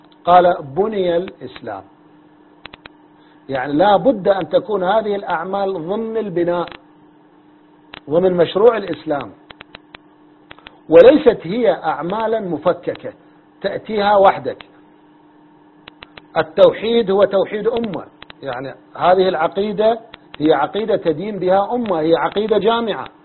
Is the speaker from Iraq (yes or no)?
yes; Iraq; أنا سني عراقي